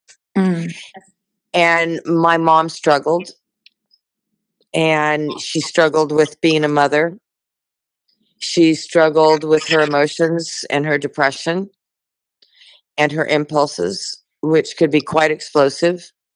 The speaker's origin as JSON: {"language": "English", "town": "Brawley", "region": "California", "country": "United States", "tie": "born or raised there", "also_born_or_lived": "Yuma, Arizona", "said": "I was born in Yuma, Arizona, and I was raised in a very small agricultural town, Brawley, California, in the Imperial Valley, on the inland tip of California."}